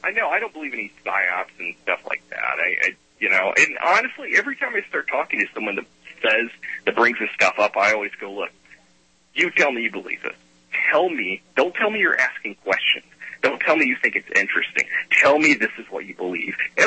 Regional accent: the South, United States; I grew up in the South. I live in the South. I come from what you would probably call a gun culture.

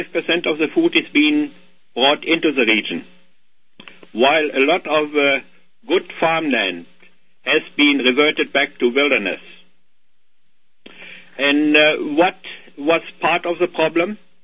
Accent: New Brunswick, Canada; from New Brunswick in eastern Canada.

